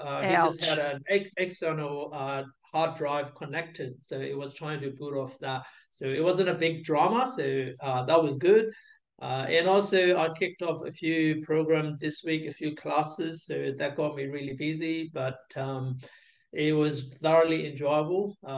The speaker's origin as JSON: {"language": "English", "country": "Australia", "said": "So even though I can't say good day, mate, full on, I'm almost there. So I am Australian."}